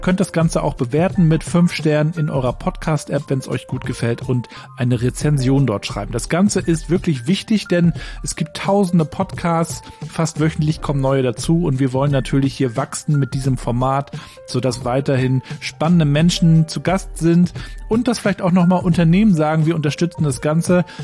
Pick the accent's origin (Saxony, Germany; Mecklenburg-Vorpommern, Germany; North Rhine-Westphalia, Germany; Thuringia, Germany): Mecklenburg-Vorpommern, Germany; Wobei das ja bei uns in Mecklenburg-Vorpommern gar nicht so verbreitet ist.